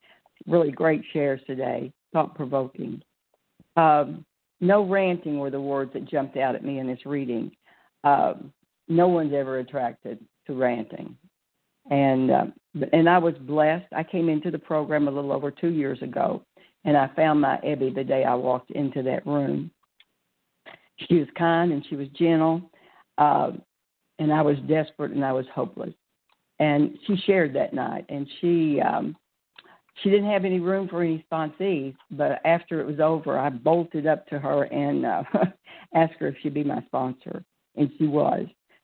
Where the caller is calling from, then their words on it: Pensacola, Florida, United States; I'm from Pensacola, Florida.